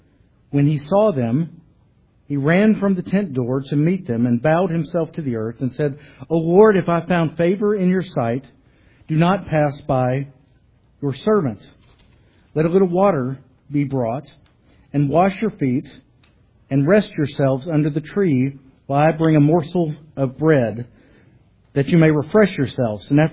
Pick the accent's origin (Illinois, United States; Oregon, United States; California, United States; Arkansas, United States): Arkansas, United States; It's my home state, Arkansas.